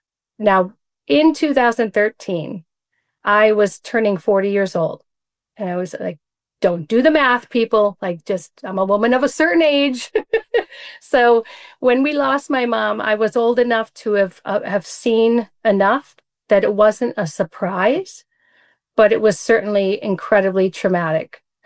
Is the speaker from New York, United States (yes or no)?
yes; New York, United States; So I was born and raised in Central New York.